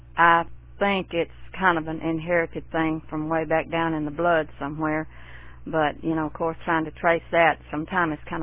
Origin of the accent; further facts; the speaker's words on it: Newton, Mississippi, United States; As a matter of fact, I was born in Meridian, Mississippi, which is about 90 miles east of Jackson, the capital where I live now. And my hometown was Newton, Mississippi